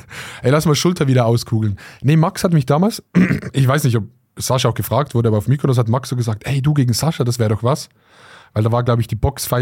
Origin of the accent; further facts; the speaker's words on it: Switzerland; Ich muss ja als Schweizer, ne? Muss ich so ein bisschen representen.